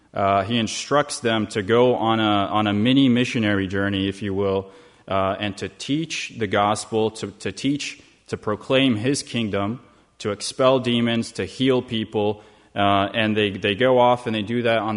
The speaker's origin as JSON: {"language": "English", "country": "Brazil", "second_language": "English", "said": "We are from Brazil, so it's so nice to see God's family and God's body all over the world"}